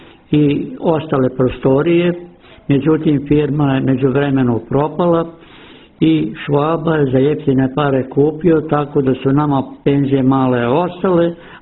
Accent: Kikinda, Vojvodina, Serbia; Ja sam rođen u Kikindi 19.9.39. godine.

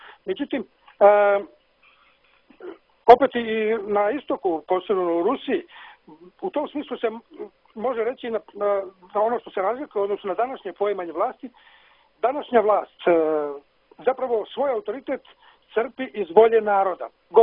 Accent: Serbia; može se reći, na primjer, da je kod nas u Srbiji jedna vrsta projave takvog načina monarhističkog razmišljanja

